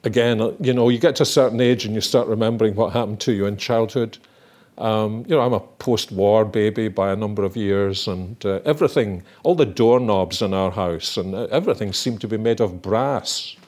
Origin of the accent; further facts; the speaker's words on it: Glasgow, Scotland, United Kingdom; I was brought up in Glasgow, but … is from Caithness in the north of Scotland, and that's where my family comes from.